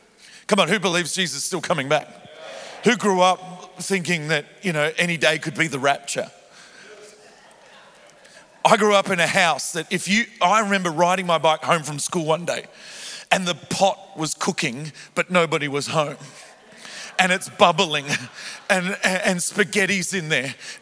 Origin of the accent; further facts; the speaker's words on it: Melbourne, Victoria, Australia; also born or lived in Adelaide / Cairns; Some of you know, I'm from Melbourne. I'm from Planet Shakers Church. I wasn't always from Melbourne. I've had a life of basically moving around wherever my dad pastored a church, really. Born in Adelaide, lived there for a few years, moved to Cairns in Queensland.